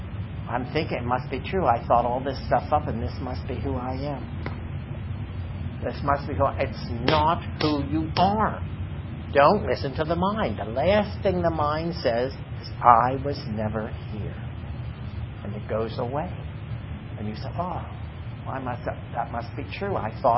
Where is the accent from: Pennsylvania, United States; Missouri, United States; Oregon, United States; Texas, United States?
Pennsylvania, United States; Duncannon; I tell the story, my hometown, a small town called Duncannon, Pennsylvania. Population 2,000.